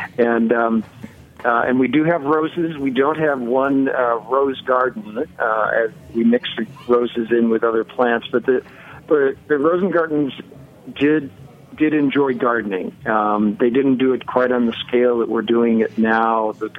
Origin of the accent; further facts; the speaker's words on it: Wisconsin, United States; I grew up in Wisconsin